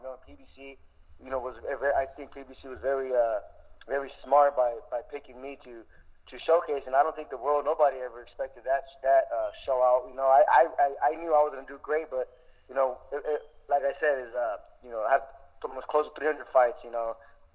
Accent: East Los Angeles, California, United States; You know, and I'm from East Los Angeles, and so is my father-in-law. So when I moved out here, my father-in-law followed me with his wife

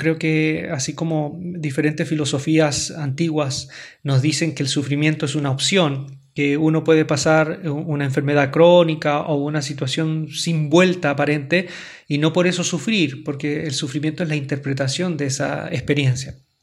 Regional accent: Chile; Ustedes saben que yo soy de Chile.

